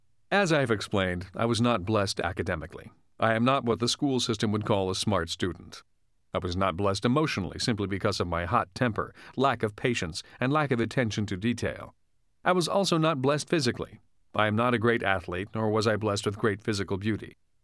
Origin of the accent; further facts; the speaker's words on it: Hawaii, United States; One night recently, I was at Wayne's house in Hawaii discussing the changes we went through from growing up in Hawaii, going to college, and then going to war.